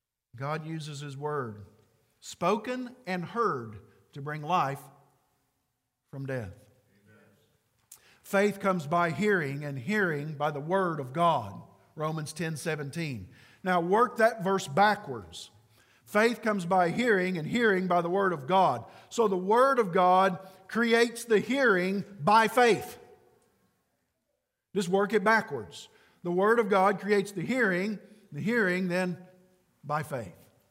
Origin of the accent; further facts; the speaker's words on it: Ireland; I love saying it because you have to roll your R, and I'm Irish and I can do that.